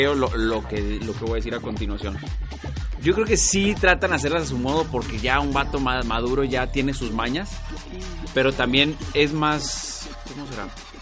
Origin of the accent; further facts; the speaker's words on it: Mexico; Somos mexicanos